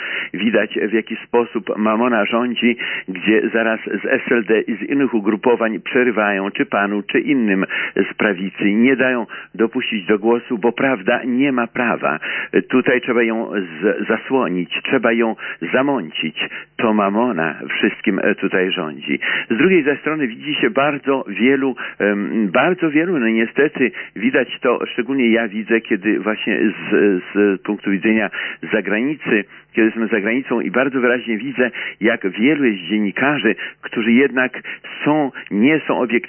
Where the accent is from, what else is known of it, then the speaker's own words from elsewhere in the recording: France; now in Poland; z północnej Polski, chociaż jestem z Francji.